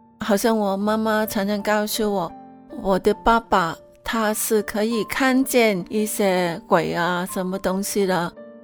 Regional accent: Hong Kong; born there; 我们在香港出生，就是都是第一代的基督徒了，爸爸妈妈都是没有信主的。

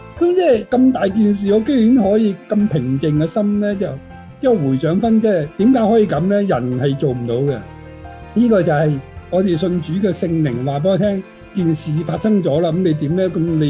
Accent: China; 我们中国人讲低声下气，即是有少少负面

